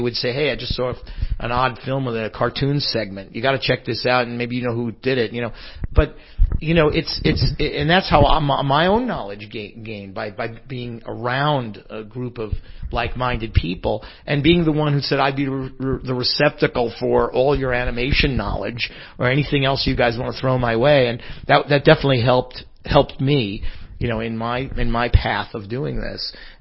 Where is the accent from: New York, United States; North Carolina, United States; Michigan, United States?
New York, United States; There's actually a store. I come from New York, and it may still be there.